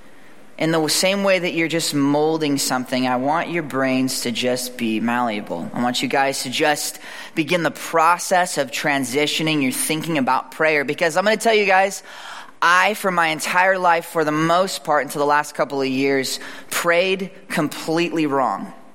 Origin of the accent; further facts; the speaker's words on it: United States; I'm American. I'm a consumer.